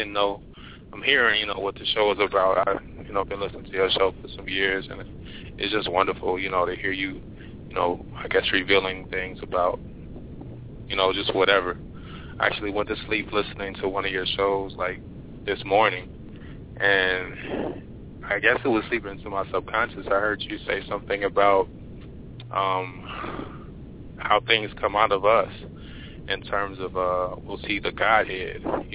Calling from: Chicago, Illinois, United States; I'm calling from Chicago.

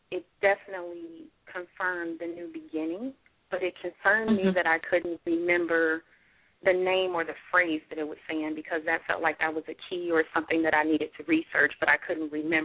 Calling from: Rantoul, Illinois, United States; It's a small town, yes. Rantoul, in the middle of nowhere.

